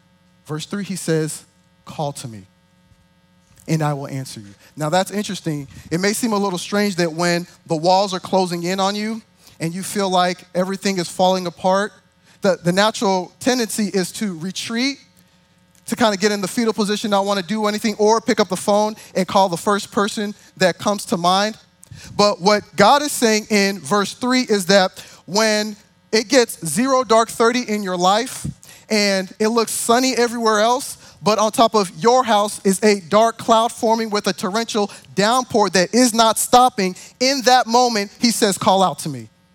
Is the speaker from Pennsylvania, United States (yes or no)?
no; Texas, United States; I'm from the Dallas-Fort Worth area, so you knew that was coming.